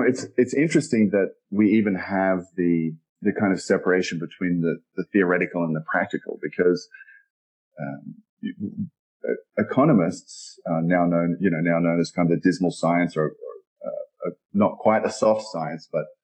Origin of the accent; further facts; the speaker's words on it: Australia; accent: Australian; moved away; My accent is Australian. It's a little buried from having spent so much time abroad. But I first moved from Australia.